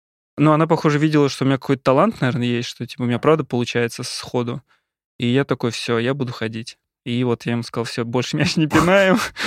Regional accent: Ramenskoye, Moscow Oblast, Russia; ну я же из Раменска

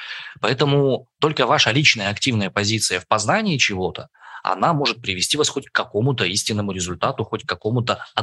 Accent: Siberia, Russia; И то, что мы сибиряки, как мне кажется, ну, это очень хороший повод для эмоциональной привязки.

